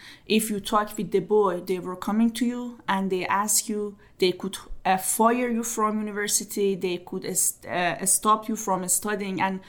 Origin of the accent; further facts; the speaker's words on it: Iran; born there; English is a second language; why I was born in Iran? Why I was born in Muslim family?